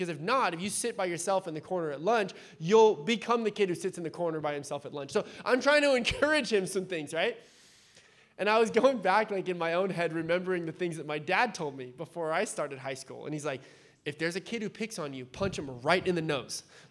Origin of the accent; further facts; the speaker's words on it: Point Loma, California, United States; I grew up in Point Loma. If you guys know Point Loma, it's not, like, a rough place to grow up.